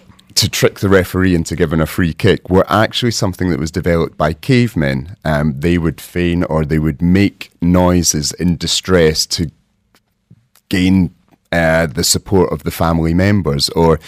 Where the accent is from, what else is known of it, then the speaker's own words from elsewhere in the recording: Scotland, United Kingdom; I'm from Scotland.